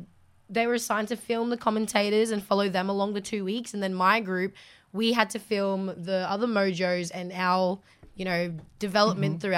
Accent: Cairns, Queensland, Australia; Born and raised in Cairns, but, Torres Strait Islander, Aboriginal girl, of course, proud of it.

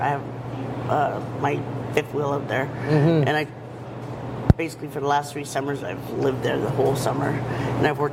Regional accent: Fort McMurray, Alberta, Canada; It was fun. You knew everybody, and if you didn't know them, you knew of them.

